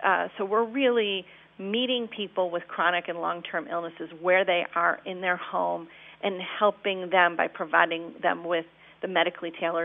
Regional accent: Buffalo, New York, United States; now in Baltimore, United States; I'm actually originally from Buffalo, New York.

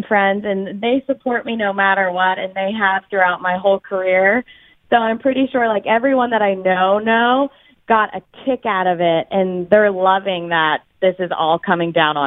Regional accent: Pittsburgh, Pennsylvania, United States; then when it came out that I was from Pittsburgh and I was the model

